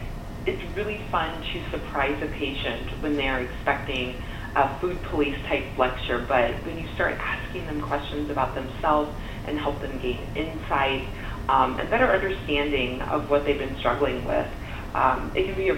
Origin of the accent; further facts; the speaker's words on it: Nebraska, United States; Well, I grew up in Nebraska, being super involved in 4-H.